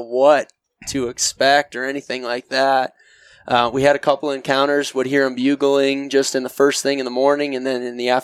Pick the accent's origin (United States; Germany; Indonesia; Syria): United States; New York; I'm originally from Western New York. Went to school at a SUNY school, just like you did.